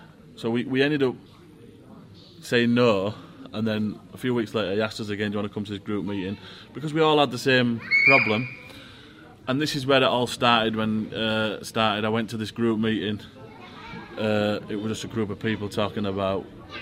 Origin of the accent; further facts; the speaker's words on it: United Kingdom; As British people, we don't have companionship.